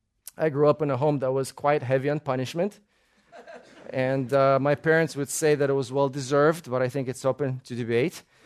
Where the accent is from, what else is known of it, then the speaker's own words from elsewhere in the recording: Russia; I grew up in Russia.